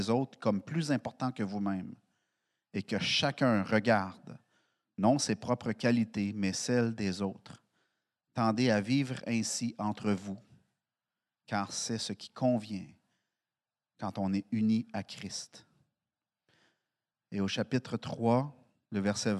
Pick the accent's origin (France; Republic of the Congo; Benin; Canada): Canada; Montreal, Quebec; Je suis un Montréalais né à Montréal. Je suis né à Saint-Henri, 53 ans de cela. Et puis, je suis un pur laine de Montréal. Un vrai Québécois, comme la plupart d'entre vous.